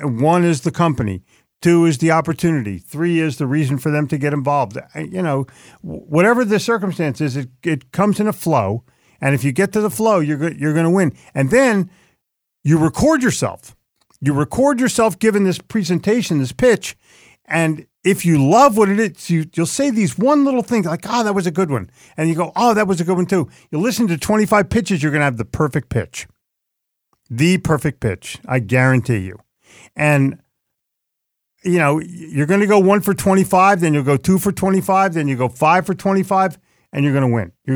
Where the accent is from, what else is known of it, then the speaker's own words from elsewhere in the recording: New Jersey, United States; you could bounce me all you want because I'm from Jersey. We live in the bounce capital of the United States.